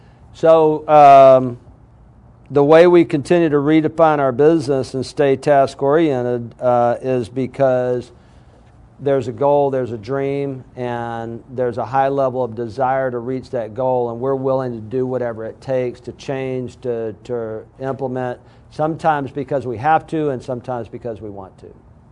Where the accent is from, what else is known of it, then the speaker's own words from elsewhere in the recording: Alabama, United States; You know I'm from Alabama, right?